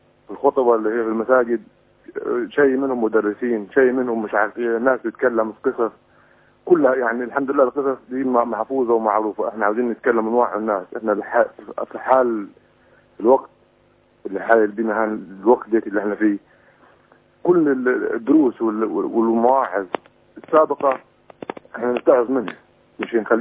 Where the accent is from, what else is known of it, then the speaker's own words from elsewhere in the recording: Sohag Governorate, Egypt; أنا من سوهاج.